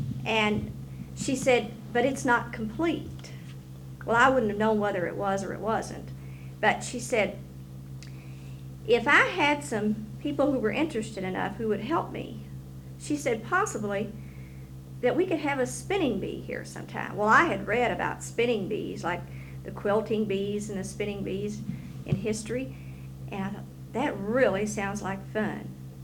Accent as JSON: {"language": "English", "town": "Louisville", "region": "Kentucky", "country": "United States", "tie": "born or raised there", "said": "from Louisville, Kentucky. I grew up in Louisville."}